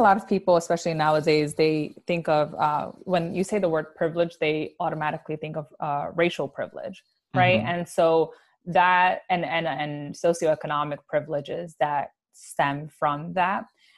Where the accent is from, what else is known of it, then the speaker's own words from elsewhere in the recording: Bronx, New York, United States; growing up in the Bronx in the 90s